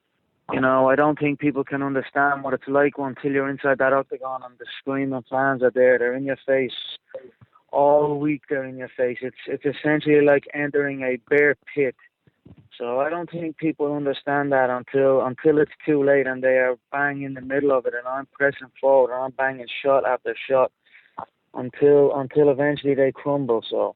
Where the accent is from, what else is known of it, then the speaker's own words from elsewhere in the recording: Dublin, Leinster, Ireland; but I'm saying you don't have a show in my hometown and not have me on it.